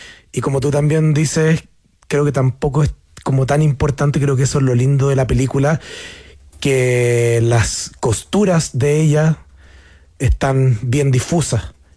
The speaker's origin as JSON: {"language": "Spanish", "town": "San Carlos", "region": "Ñuble", "country": "Chile", "said": "porque yo soy de San Carlos, digo que es la mejor."}